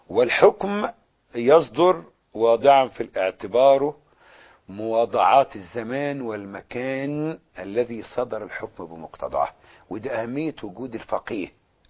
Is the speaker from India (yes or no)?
no; Egypt; انا كوطني مصري